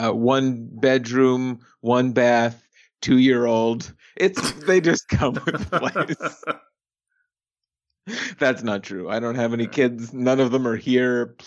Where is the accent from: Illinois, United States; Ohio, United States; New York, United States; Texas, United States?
New York, United States; Staten Island; I feel like where I was raised, Staten Island, everyone just did it